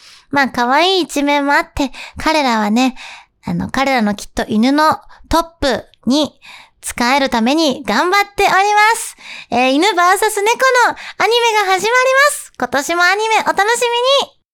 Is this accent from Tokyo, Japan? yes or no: yes; Tokyo, Japan; 私東京出身、東京育ちなんで、結構その建物に囲まれてきたから、